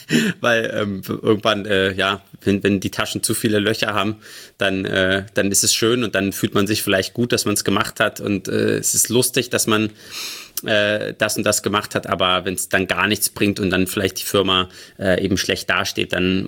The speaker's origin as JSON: {"language": "German", "town": "Cottbus", "region": "Brandenburg", "country": "Germany", "said": "ich komme ja eigentlich aus Cottbus"}